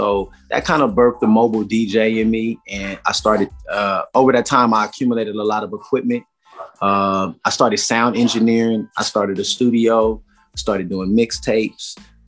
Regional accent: Inglewood, California, United States; I'm from Inglewood. There was no ING Times.

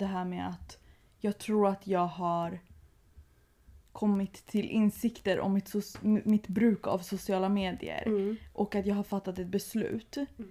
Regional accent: United States; han bara som amerikan, först när jag började resa så insåg jag hur sjukt det är att vi varje morgon i skolan lägger handen på bröstet och sjunger nationalsången.

